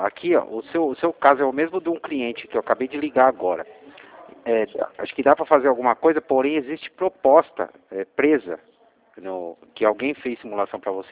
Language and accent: Portuguese; São Paulo, Brazil; sou de São Paulo.